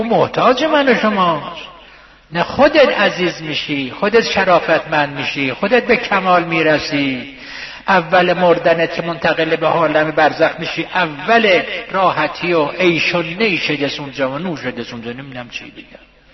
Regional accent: Isfahan, Iran; گفت اهل کجا هستید؟ گفتم اصفهان.

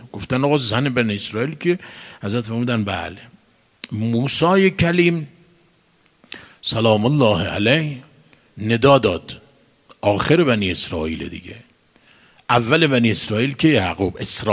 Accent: Mashhad, Razavi Khorasan, Iran; من شبهایی رو خب ما مشهدی هستیم

